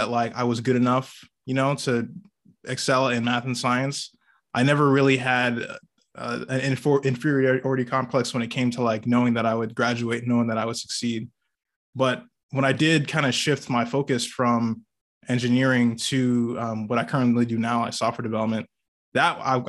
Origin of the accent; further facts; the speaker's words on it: United States; born there; My background, so both my parents are Nigerian, and I was born in the States.